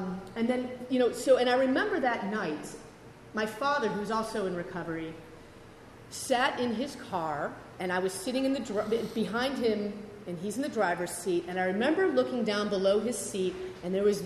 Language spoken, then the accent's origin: English; Bay Village, Ohio, United States; I grew up in Cleveland, Ohio. You know, I grew up in a very white Catholic west side of Cleveland in this area called Bay Village, Ohio.